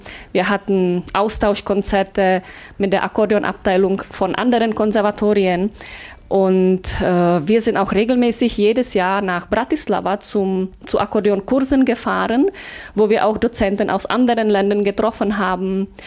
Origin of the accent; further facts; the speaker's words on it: Polička, Pardubice Region, Czechia; German is a second language; Ja, also ich komme aus Tschechien, aus einer kleinen Stadt Polička. Polička liegt in Ostböhmen und ist durch den Komponisten Bohuslav Martinů bekannt.